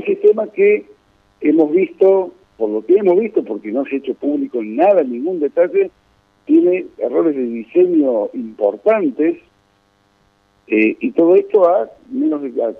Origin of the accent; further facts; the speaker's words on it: Córdoba, Argentina; te lo digo con un poco de envidia porque soy cordobés